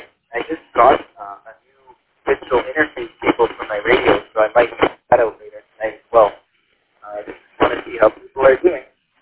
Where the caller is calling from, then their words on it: Toronto, Ontario, Canada; I'm calling in from Toronto, Canada